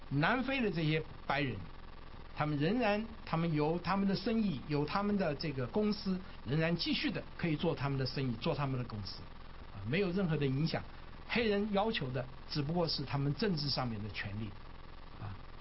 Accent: Taiwan; 我记得我很小的时候在台湾的时候

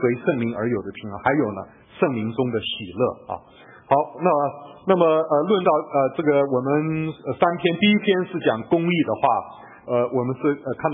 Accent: Taiwan; 我们台湾话叫国语啊

